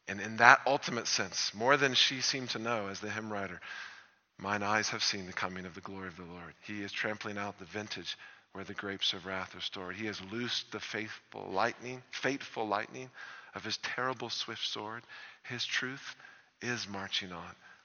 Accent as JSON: {"language": "English", "country": "United States", "tie": "born or raised there", "said": "as for some of us growing up in the States."}